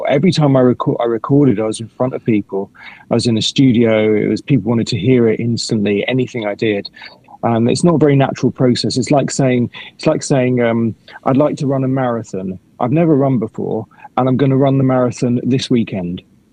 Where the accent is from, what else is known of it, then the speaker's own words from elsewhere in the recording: London, United Kingdom; I'm a Londoner. I've never left here.